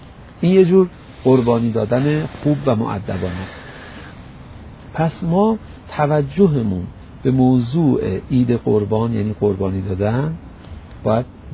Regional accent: Iran; اینم که میدید ما ایرانی هستیم

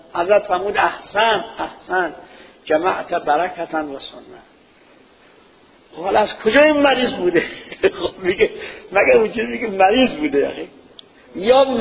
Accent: Iran; ما الان ایرانیم، آب و فرات نداریم

